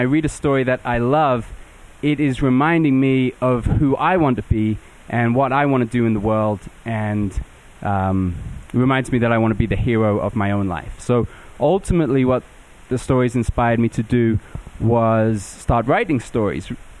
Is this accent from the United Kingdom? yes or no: yes; England, United Kingdom; And I grew up in England, where it's easy to sort of imagine that you are a hobbit because you drink a lot of tea